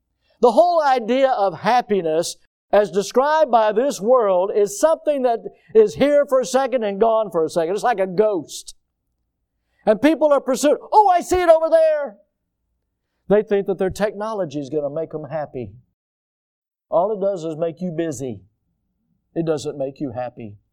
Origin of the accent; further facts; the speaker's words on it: United States; Now, I'm an American.